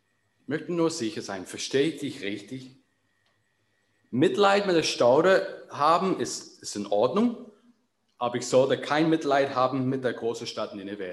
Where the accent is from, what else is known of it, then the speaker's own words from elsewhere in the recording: Northern Ireland, United Kingdom; Ich bin in Nordirland groß geworden als Protestant.